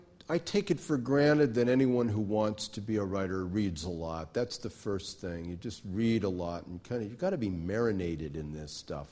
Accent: Florida, United States; also born or lived in western US; I grew up with my mother, and on the other side of the country, I grew up mostly out in Florida and out west, mostly out west.

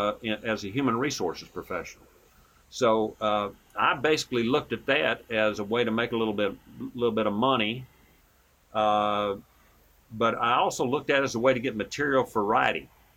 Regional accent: Tennessee, United States; I grew up in East Tennessee in Cock County. It was a wonderful place to grow up.

